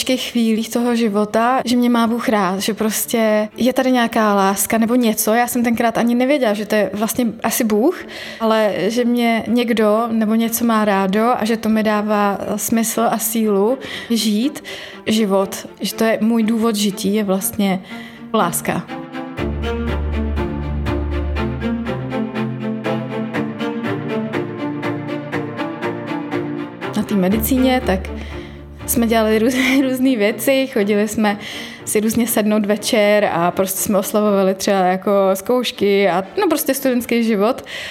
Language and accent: Czech; České Budějovice, South Bohemian Region, Czechia; born there; Já jsem se narodila v Českých Budějovicích. Vyrůstala jsem jako jediný dítě svých rodičů.